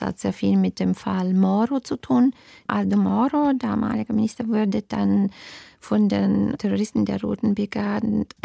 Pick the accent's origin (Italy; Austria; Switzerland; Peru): Italy; now in Germany; Ich bin Italienerin und Deutsche. Ich habe auch die deutsche Staatsbürgerschaft also vor vielen Jahren beantragen dürfen.